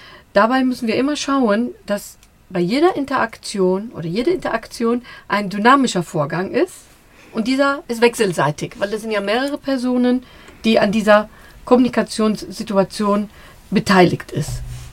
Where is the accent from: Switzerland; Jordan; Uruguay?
Jordan; Ich bin in Jordanien aufgewachsen.